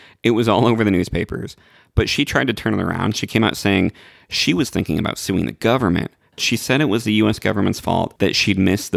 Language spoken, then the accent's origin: English; Illinois, United States; now in Los Angeles, United States; when I was a young pup and I moved out to Los Angeles from Illinois